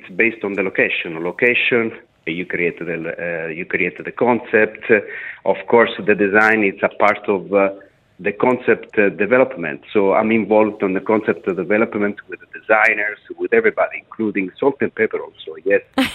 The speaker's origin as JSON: {"language": "English", "region": "Calabria", "country": "Italy", "tie": "born or raised there", "said": "No, I grew up in Calabria, south of Italy. It's the opposite side from Puglia."}